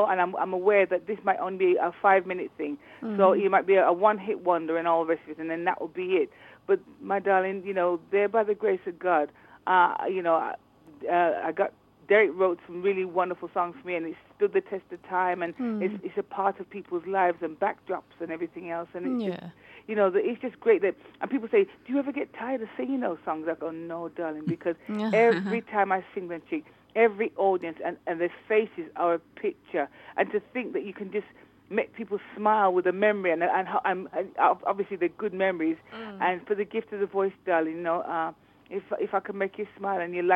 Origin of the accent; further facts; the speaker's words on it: Birmingham, West Midlands, United Kingdom; everybody thought I came from Wolverhampton, but I said, no, darling, Wolverhampton adopted me, but I am a Brummie born and bred.